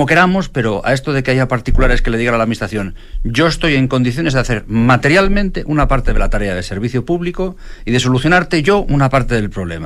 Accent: Spain; ustedes como chilenos y nosotros como españoles tenemos muchísimas dificultades para definirlas

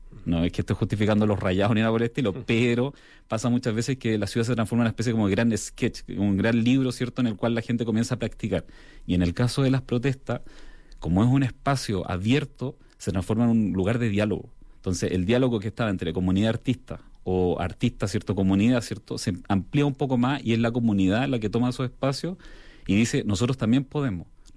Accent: Venezuela; Otros me decían, oye, eso se parece a un sector que de Venezuela, de donde vengo.

